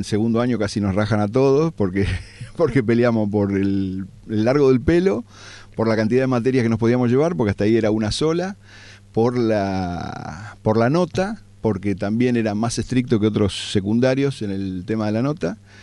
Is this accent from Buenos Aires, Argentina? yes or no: yes; Buenos Aires, Argentina; born there; Parque Patricios